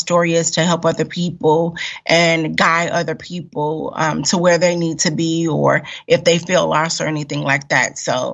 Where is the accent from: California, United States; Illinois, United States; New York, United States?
Illinois, United States; Chicago; also born or lived in Germany; Well, if we're talking literal where I come from, I was born and raised in Chicago. I'm a military brat, so I traveled a lot. I lived in Germany, my younger years of my life